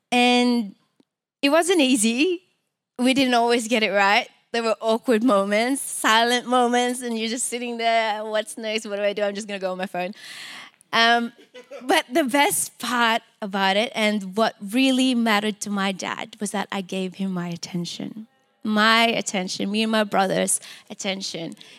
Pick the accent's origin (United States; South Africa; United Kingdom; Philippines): Philippines; born there; I was born in the Philippines, and when I was young, my dad had to travel to Saudi Arabia to provide for us.